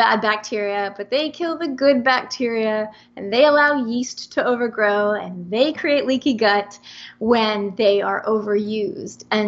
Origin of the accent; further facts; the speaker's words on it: New Jersey, United States; So I am from New Jersey, and I'm 100% Italian girl. And I always say I was raised on pizza, pasta, and antibiotics.